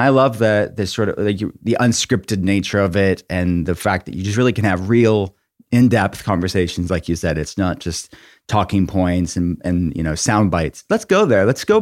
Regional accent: Pittsburgh, Pennsylvania, United States; But, you know, I feel like I'm from Pittsburgh. It's in Pennsylvania, which you think is like the Northeast, but I feel like Pittsburgh in many ways is more Midwest than East Coast.

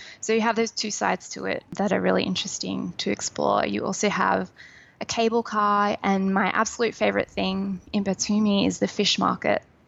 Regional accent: Australia; I'm Australian. I'm not a beach person despite that.

